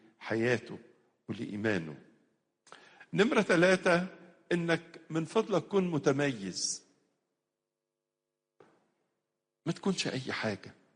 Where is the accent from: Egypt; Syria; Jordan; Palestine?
Egypt; عندنا في مصر